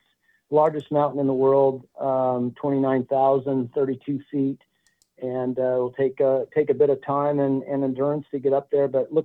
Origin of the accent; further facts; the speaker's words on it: Arizona, United States; I grew up in Arizona and just loved being in the mountains and kind of getting out in nature.